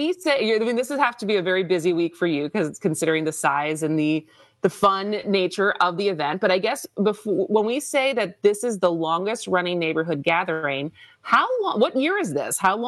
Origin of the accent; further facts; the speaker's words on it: Madison, Wisconsin, United States; now in Milwaukee, United States; I grew up in Madison. I grew up on kind of the near west side. I went to Madison West, but certainly every time now I come from Milwaukee